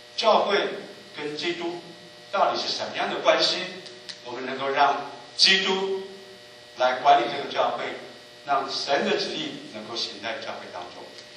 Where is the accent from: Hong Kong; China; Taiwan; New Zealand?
Taiwan; now in United States; 以前我们在台湾的时候人多，